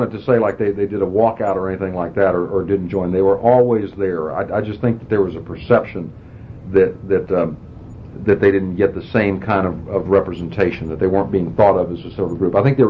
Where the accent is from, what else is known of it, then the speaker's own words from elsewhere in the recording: Tampa, Florida, United States; maybe it's provincialism from my hometown, but I don't want to suggest that the City of Tampa Police Department is any different than any other police department in the world